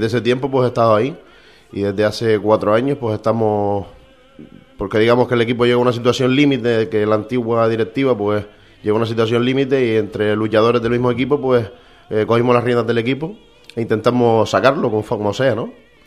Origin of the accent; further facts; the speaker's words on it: Arucas, Canary Islands, Spain; soy del otro lado de la isla porque soy de Aruca, soy del norte